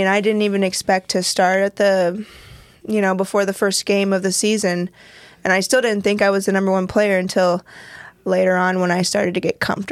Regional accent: Jerseyville, Illinois, United States; also born or lived in Muncie, United States / Edwardsville, United States / Dow, United States; I was born in Muncie, Indiana, and we were not there, not even a year. Moved to Edwardsville there for maybe a year or two, and then came to Dow, Illinois, and was there until I was 10 or 11, and then officially moved to Jerseyville

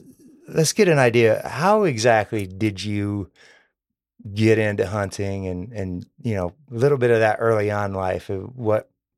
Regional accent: Michigan, United States; Growing up in Michigan a long time ago, they did do the first day of shotgun season, no school.

